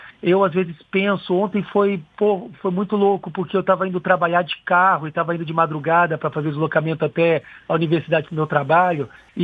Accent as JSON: {"language": "Portuguese", "region": "Paraná", "country": "Brazil", "tie": "born there", "also_born_or_lived": "Rio de Janeiro / São Paulo", "lives_now": "Roraima, Brazil", "said": "Eu, assim, nasci no Paraná, morei no Rio de Janeiro, morei em São Paulo, estudei na Unicamp e vim morar, então, em Roraima, na Amazônia."}